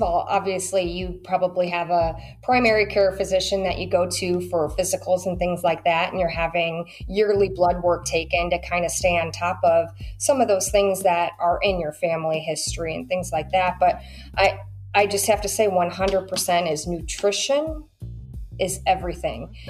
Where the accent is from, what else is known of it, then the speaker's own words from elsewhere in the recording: Chicago, Illinois, United States; I'm from Chicago. I'm a pizza girl too.